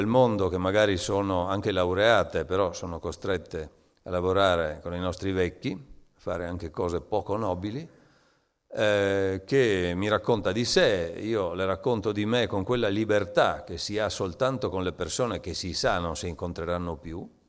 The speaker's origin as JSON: {"language": "Italian", "town": "Trieste", "region": "Friuli-Venezia Giulia", "country": "Italy", "tie": "born or raised there", "said": "io parlo sempre di più il mio dialetto triestino perché mi ricollego al dialetto che parlavo quando ero ragazzino, ho il bisogno del mio luogo, no?"}